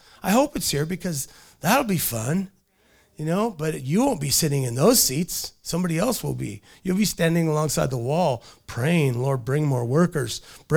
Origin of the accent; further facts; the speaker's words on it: Longview, United States; And we're from Longview. We should change the name of this city to Nazareth.